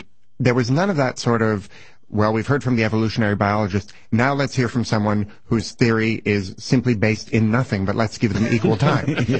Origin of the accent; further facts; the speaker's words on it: Canada; now in United States; No, I am Canadian. I'm dual, actually.